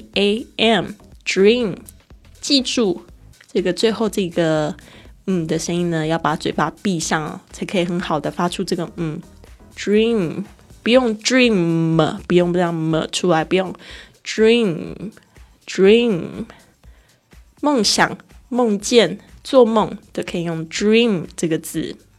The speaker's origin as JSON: {"language": "Chinese", "region": "Kaohsiung", "country": "Taiwan", "said": "我来自台湾高雄，一个美丽靠近海港的地方。"}